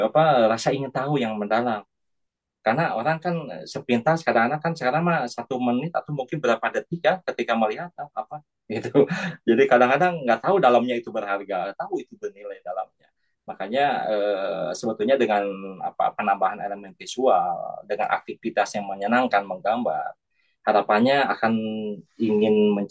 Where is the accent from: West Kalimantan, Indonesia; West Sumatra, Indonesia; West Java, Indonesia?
West Java, Indonesia; Bandung; Ini kan saya dari Bandung